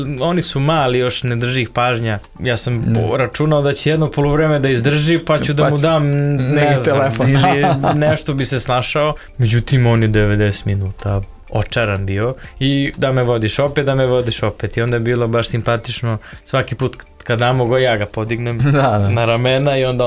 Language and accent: Serbian; Split, Split-Dalmatia County, Croatia; za Zvezdu, ja sam još iz Splita kao klinac.